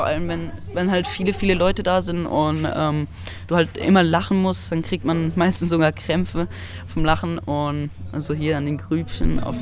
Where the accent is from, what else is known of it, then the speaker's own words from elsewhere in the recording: Baden-Württemberg, Germany; ich bin 15 Jahre alt, ich komme aus der Nähe von Karlsruhe und ich singe.